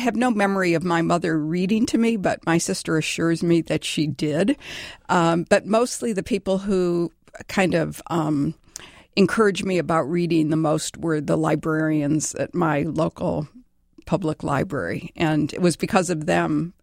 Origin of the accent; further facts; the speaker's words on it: Detroit, Michigan, United States; Oh, I grew up in Detroit, Michigan.